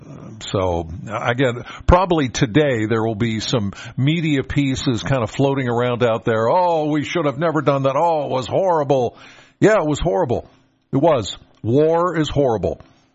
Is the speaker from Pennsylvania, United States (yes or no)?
yes; Penns Valley, Pennsylvania, United States; I'm from Penns Valley, so I live in a valley, and I've got mountain ridges kind of either side of my house.